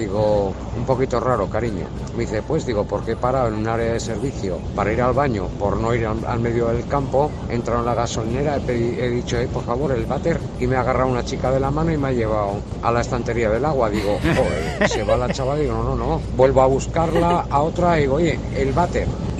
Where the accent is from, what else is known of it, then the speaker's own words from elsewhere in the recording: Navarre, Spain; soy de Navarra y soy camionero.